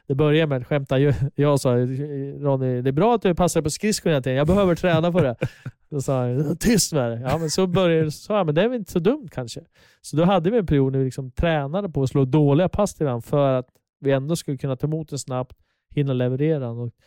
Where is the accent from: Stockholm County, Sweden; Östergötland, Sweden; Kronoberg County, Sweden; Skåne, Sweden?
Östergötland, Sweden; Linköping; så är det ändå det är där jag växte upp.